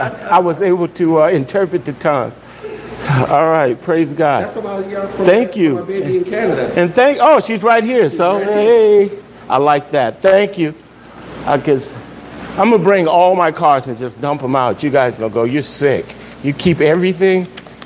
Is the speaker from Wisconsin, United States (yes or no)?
no; Miami, Florida, United States; Because I grew up in Miami, you know? And so they had mangoes everywhere.